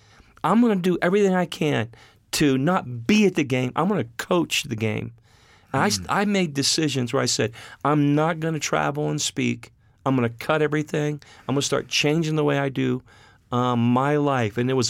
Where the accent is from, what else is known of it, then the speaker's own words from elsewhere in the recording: Pennsylvania, United States; You know, we grew up in Pennsylvania.